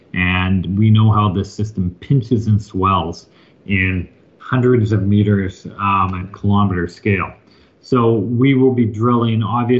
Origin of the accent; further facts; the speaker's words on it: Canada; saying it as a Canadian